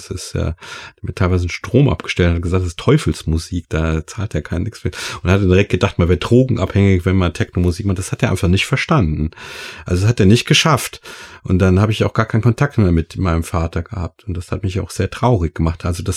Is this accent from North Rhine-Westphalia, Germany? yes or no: no; Rhineland-Palatinate, Germany; ich komme ja auch aus dem Westerwald und ich habe damals schon immer mich total für Natur interessiert, weil ich bin auch ohne Fernseher groß geworden, ohne Medien, und war eigentlich den ganzen Tag draußen im Wald